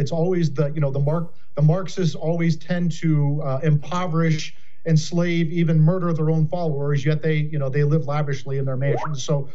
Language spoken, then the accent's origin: English; Iowa, United States; So I worked in the Senate for Senator Chuck Grassley from my home state of Iowa when he was the Judiciary Committee chairman.